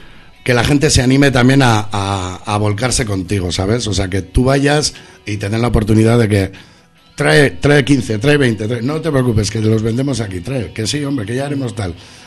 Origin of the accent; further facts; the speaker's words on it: Arrigorriaga, Basque Country, Spain; yo soy de Arrigorriaga.